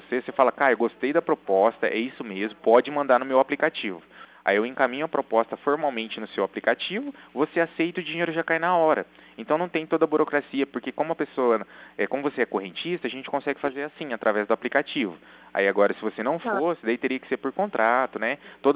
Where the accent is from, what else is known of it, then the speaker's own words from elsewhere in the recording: Cornélio Procópio, Paraná, Brazil; eu sou aqui de Cornélio Procópio, bem próximo a Assis.